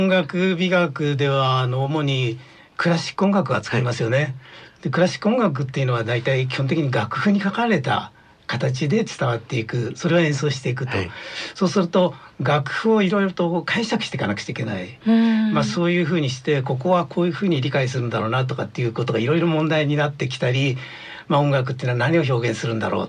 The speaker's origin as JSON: {"language": "Japanese", "region": "Saitama", "country": "Japan", "tie": "born there", "said": "私は埼玉県生まれで。"}